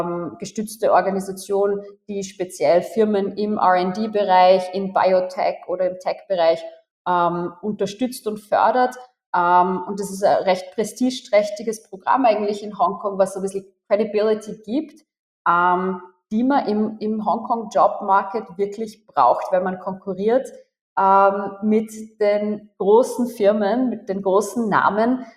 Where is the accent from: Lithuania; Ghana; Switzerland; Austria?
Austria; Burgenland; now in Hong Kong; Ich bin im Südosten Österreichs, im Südburgenland aufgewachsen